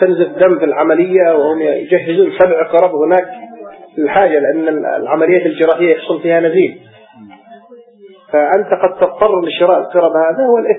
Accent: Yemen; حتى إن بعض الأخوة عندنا في اليمن ربما يتبرع إلى بنك الدم

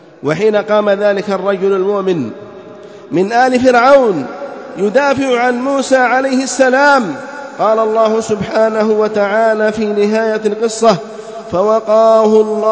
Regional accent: Yemen; كم من القباب والقبور في بلادنا اليمن التي تعبد من دون الله،

